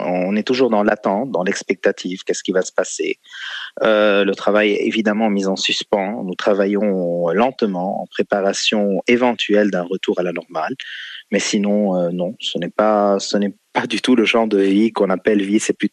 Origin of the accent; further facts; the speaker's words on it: Lebanon; Même chez nous, au Liban, on le sent.